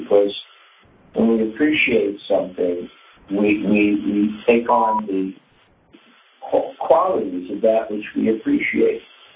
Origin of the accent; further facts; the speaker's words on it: Vrindavan, Uttar Pradesh, India; It's a real community of people who share a very, very deep experience of growing up in Vrindavan.